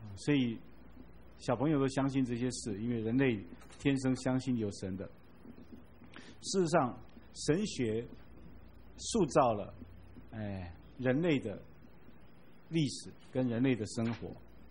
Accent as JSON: {"language": "Chinese", "country": "China", "said": "我们中国人喜欢说儒家思想给我们多的影响"}